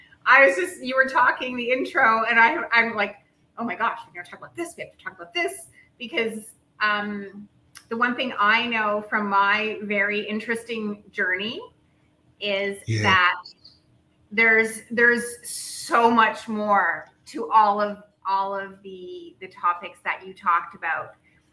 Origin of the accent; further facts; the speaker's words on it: Canada; moved away as an adult; now in Mexico; I'm coming to you from Mexico, where I now live. I grew up in Canada. I lived my whole life in Canada.